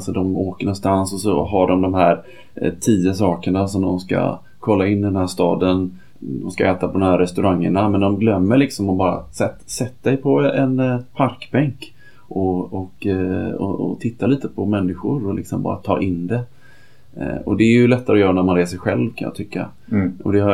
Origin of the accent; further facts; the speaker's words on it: Gothenburg, Västra Götaland County, Sweden; Jag är göteborgare från början.